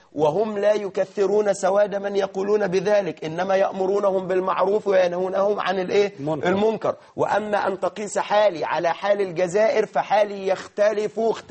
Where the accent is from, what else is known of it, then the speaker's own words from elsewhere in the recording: Suez, Suez Governorate, Egypt; أنا كنت في مكان عندنا في السويس